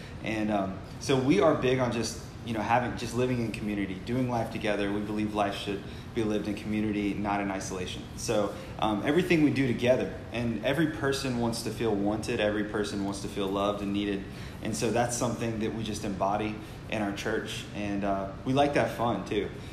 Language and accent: English; Florida, United States; also born or lived in Gainesville, Florida / Tennessee; first off, I was born in Gainesville, Florida. Go Gators.